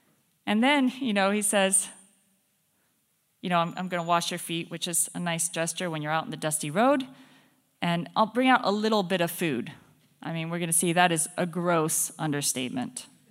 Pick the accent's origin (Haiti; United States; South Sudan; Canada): South Sudan; Mbili, Western Bahr el Ghazal; So when I went back many years ago to Mapel, South Sudan, that's where I grew up. Well, not in Mapel, I grew up in Mbili, but Mapel is nearby.